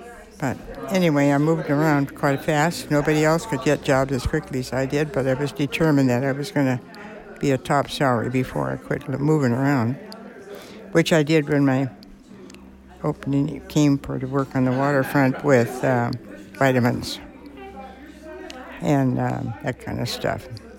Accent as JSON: {"language": "English", "town": "Seattle", "region": "Washington", "country": "United States", "tie": "born or raised there", "said": "Well, I grew up in Rainier Valley on Empire Way until I was... I went to high school in the, from that home and lived there at on Empire Way until I was married at about 18 years old."}